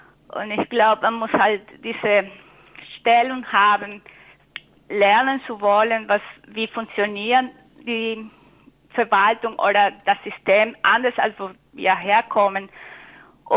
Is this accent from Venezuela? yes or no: yes; Venezuela; now in Tübingen, Germany; ich komme aus Venezuela und bin seit 1997 in Tübingen. Ich habe 4 Kinder hier in Tübingen geboren